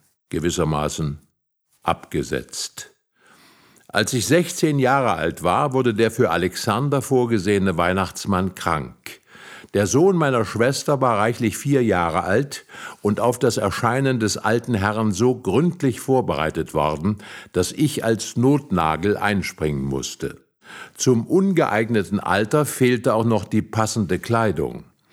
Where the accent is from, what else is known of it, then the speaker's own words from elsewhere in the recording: Eisenberg, Thuringia, Germany; born there; Ich bin in Eisenberg im Holzland geboren.